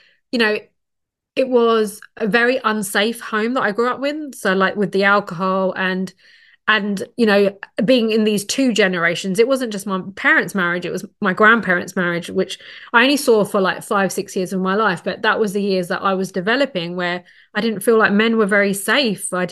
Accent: London, United Kingdom; I was working in London. I come from London originally.

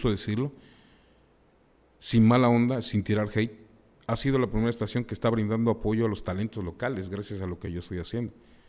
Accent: Campeche, Mexico; cuando yo me presenté en Villahermosa, Tabasco, alguien me preguntó que dónde era. Le dije, soy de Campeche.

